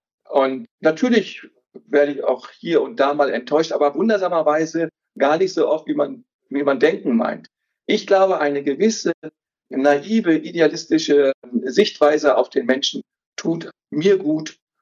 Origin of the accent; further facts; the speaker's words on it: Hanover, Lower Saxony, Germany; Ich bin im Herzen von Hannover aufgewachsen, die ersten 11, 12 Jahre. Ich glaube, als wir 11 waren, sind wir umgezogen nach Langenhagen, dann also ein Vorort von Hannover.